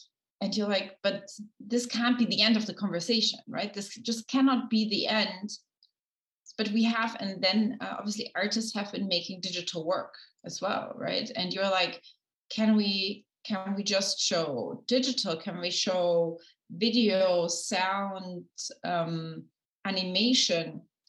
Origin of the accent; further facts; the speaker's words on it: Kazakhstan; English is a second language; moved away as an adult; also born or lived in London / Moscow / Vienna; originally, I'm from Central Asia. I'm from Kazakhstan.